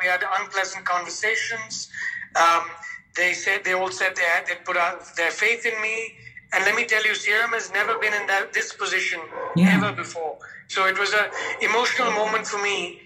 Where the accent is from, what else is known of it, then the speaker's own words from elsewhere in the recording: India; And after all, I am an Indian.